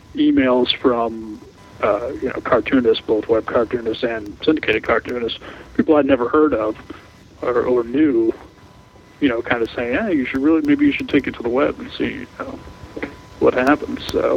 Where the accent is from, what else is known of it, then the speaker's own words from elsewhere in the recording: Attleboro, Massachusetts, United States; which it happens to be in my hometown newspaper, so I was lucky in that respect.